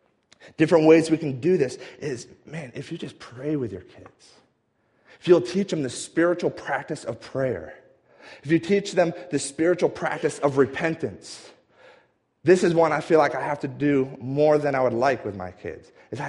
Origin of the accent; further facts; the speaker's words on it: New England, United States; also born or lived in Colorado; now in Wichita, United States; I came from New England, and then I lived in Colorado for a while. But New England, it's a very hilly area. There's lots of lakes. The ocean is there.